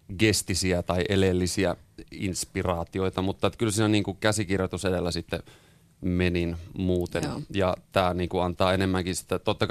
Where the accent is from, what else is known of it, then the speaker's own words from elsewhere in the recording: Keminmaa, Lapland, Finland; mä oon Keminmaasta kotoisin, siellä ei hirveästi tällaisia vaihtoehtotoimintaa ollut. Ja sit mä asuin Kemissä jossain vaiheessa